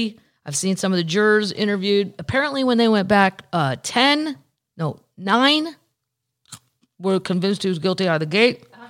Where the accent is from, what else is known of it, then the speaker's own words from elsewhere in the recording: Ireland; As an Irish person, I can't get on board.